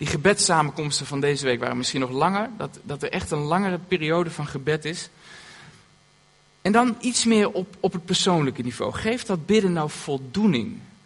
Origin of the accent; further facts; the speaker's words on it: Zwolle, Overijssel, Netherlands; ik kom uit Zwolle